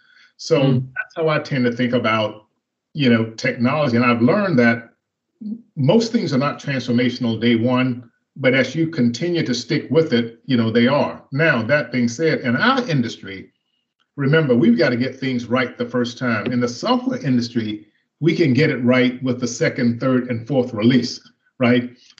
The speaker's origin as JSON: {"language": "English", "region": "the South", "country": "United States", "tie": "born or raised there", "said": "And I grew up in the South, so I'm a Southerner by birth"}